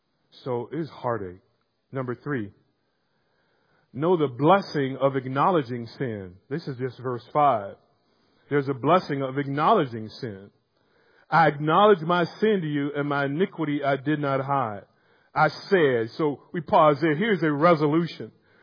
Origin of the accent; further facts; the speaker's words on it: Florida, United States; now in Baltimore, United States; Now, growing up in Florida, I know the fever heat of summer. But you know the fever heat of summer here in Baltimore, do you not?